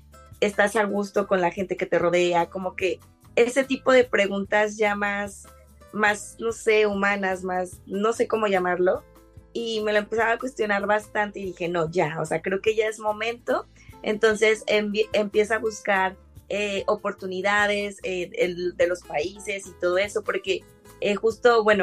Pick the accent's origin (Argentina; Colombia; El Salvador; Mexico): Mexico; moved away as an adult; now in Ireland; yo soy mexicana, ya en 13 días, para ser exactos, cumplo un año acá.